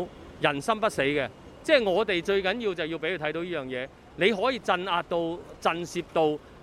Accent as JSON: {"language": "Cantonese", "country": "Hong Kong", "said": "我哋香港人要繼續係堅持翻我哋嘅理念，而係守護香港啦嚇"}